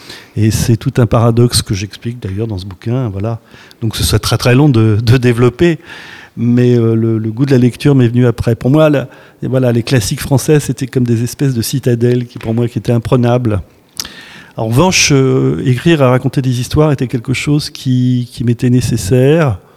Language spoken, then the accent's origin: French; France; born there; C'était ma langue de naissance, hein, puisque moi je suis né en France, mais disons que mes parents parlaient l'italien à la maison, ou en tout cas un dialecte.